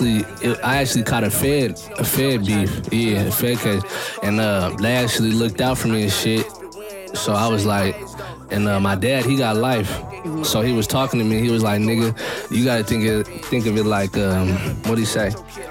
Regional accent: Seattle, Washington, United States; I'm from Seattle, Washington. I mean, the CD to be exact.

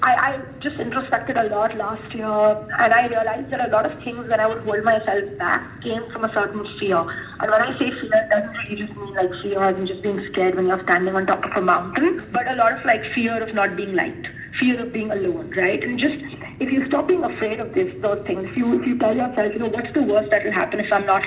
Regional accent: India; growing up in India, I come to a developed world.

